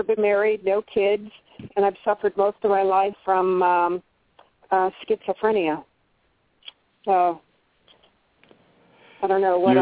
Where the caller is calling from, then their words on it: California, United States; I'm calling from California.